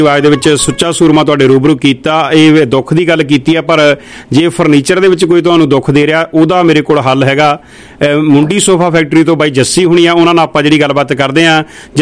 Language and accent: Punjabi; Jalandhar, Punjab, India; ਸਰੋਤੋ, ਅਸੀਂ ਜਲੰਧਰ ਤੋਂ